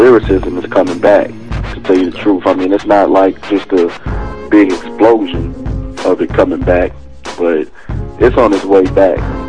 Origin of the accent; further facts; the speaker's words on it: Wichita, Kansas, United States; Born and raised in Wichita, Kansas.